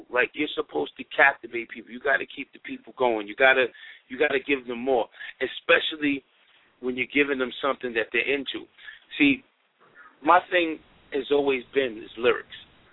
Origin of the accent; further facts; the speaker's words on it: Queens, New York, United States; But I just mainly knew about the place that where I was coming from. You know, and that was Queens. We come from Astoria projects.